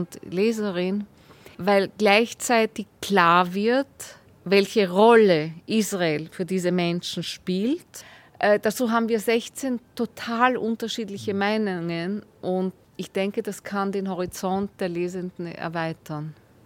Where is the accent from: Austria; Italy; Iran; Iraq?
Austria; weil ich bin ja in Österreich zur Welt gekommen und aufgewachsen